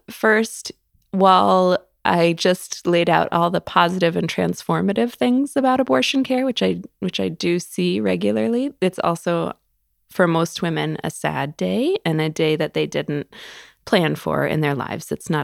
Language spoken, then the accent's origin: English; Arizona, United States; So I always knew from that point forward that it would be extremely rewarding for me to return to my home state and to help to kind of fill that gap.